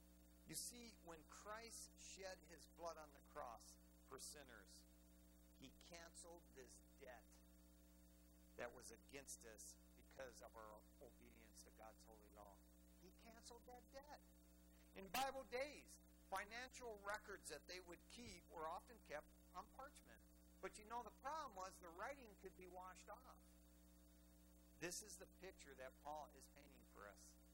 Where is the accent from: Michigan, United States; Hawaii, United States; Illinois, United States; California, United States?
Michigan, United States; Eastpointe; growing up in East Detroit, Michigan, I'd lay there on the front lawn and see all those stars and galaxies and stuff